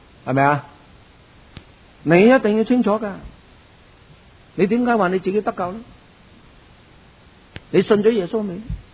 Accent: China; 好似我哋中国人认为孔子系一个好老师啊

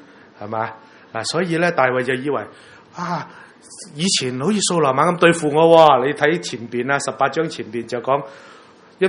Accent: Guangdong, China; 即係好似我哋广东人车车声啦

